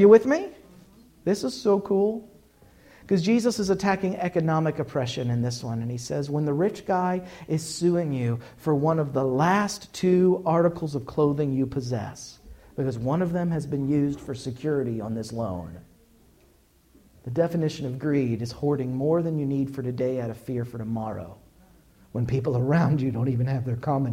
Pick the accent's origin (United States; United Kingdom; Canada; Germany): United Kingdom; Scotland; And I'm Scottish